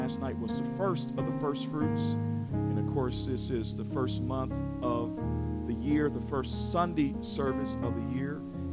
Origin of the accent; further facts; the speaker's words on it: Memphis, Tennessee, United States; I mean, that's the kind of church I grew up in Memphis.